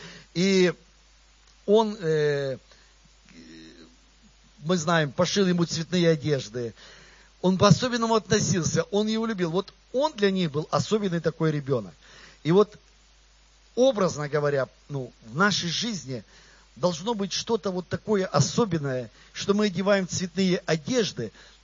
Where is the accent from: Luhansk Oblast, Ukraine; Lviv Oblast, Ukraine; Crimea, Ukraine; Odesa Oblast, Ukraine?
Luhansk Oblast, Ukraine; Zorynsk; born there; Мы родились не в США, а в Украине. И кто-то, может быть, не в Киеве, а в Славянске или в Зоринске вообще я родился